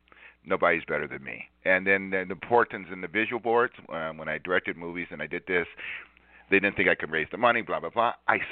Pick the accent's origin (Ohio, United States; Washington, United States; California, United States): California, United States; Inglewood; also born or lived in Compton, United States; You know, as a kid, it was I was brought up in Inglewood, Compton, and everything. It was the lower end of town.